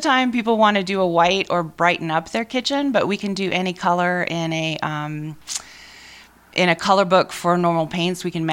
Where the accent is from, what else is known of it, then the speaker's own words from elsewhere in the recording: Maryland, United States; we're from Maryland, and just recently moved to the Valley in May, although we've been coming here for maybe 4 or 5 years now.